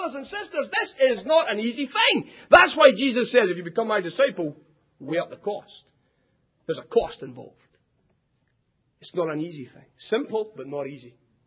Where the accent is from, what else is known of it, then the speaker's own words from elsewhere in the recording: Scotland, United Kingdom; being a Scotsman